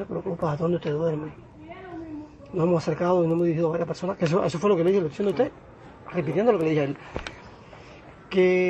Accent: Cuba; yo soy cubano

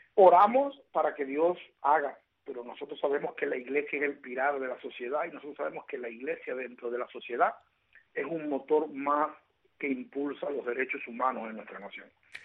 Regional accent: Cuba; Yo soy un cubano que nunca abandonaré mi país.

